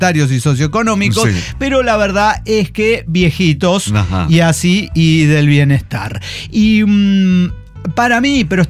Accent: Mexico City, Mexico; Salgo con alguien mayor. … de Ciudad de México.

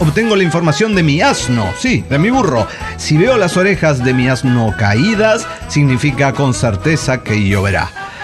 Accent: Tarija, Bolivia; de Tarija, Bolivia.

